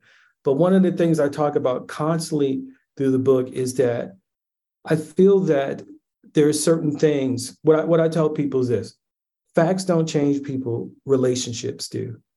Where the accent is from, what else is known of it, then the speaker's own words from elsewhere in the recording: Baltimore, Maryland, United States; I thought that growing up in Baltimore, which is supposedly the North, that I grew up in a really kind of, I wasn't in a Jim Crow South